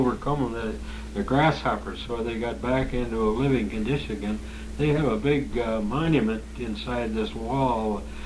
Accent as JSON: {"language": "English", "town": "Monroe", "region": "Michigan", "country": "United States", "said": "And I went in for an interview, and when I told him I was from Monroe, Michigan, we played baseball over there."}